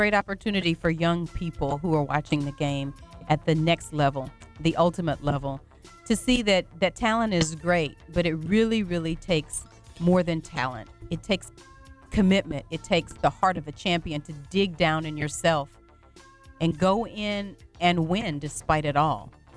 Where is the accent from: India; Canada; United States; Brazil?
United States; Bunkie, Louisiana; one of the big festivals that we always love and have loved as long as we can remember growing up in Bunkie is the Corn Festival.